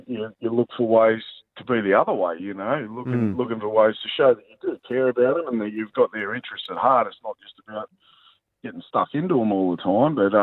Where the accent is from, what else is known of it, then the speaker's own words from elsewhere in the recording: Batemans Bay, New South Wales, Australia; No, I grew up on the South Coast in Batemans Bay.